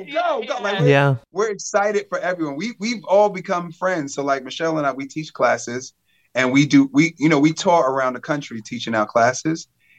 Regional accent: Brooklyn, New York, United States; You know, I'm from Brooklyn.

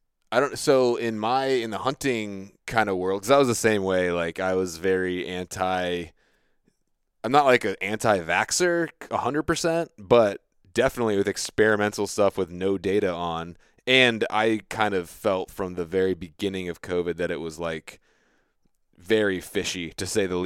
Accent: Virginia Beach, Virginia, United States; I grew up in Virginia Beach.

